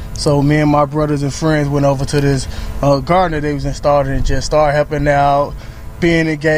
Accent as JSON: {"language": "English", "town": "Chicago", "region": "Illinois", "country": "United States", "tie": "born or raised there", "said": "I grew up in Cabrini Green Food Desert neighborhood, and they was installing a community garden in my neighborhood."}